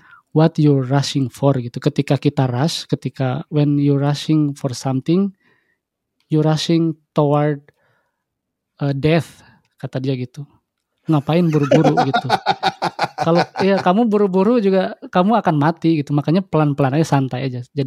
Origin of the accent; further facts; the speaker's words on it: Bandung, West Java, Indonesia; Saya asli Bandung.